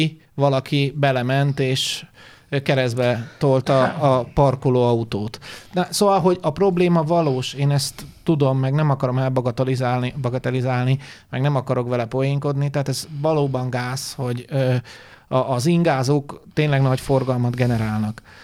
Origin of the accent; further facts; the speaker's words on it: Hungary; Magyarok vagyunk.